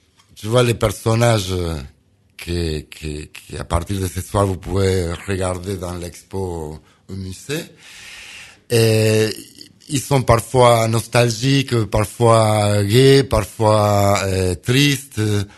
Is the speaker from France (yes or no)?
no; Argentina; Et je viens d'un coin de l'Argentine que c'est pas forcément le tango.